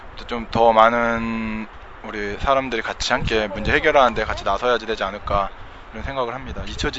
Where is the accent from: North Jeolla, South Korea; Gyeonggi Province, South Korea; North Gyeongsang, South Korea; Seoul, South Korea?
Gyeonggi Province, South Korea; Suwon; 저는 수원에서 온 넘치는 자신감이라고 합니다.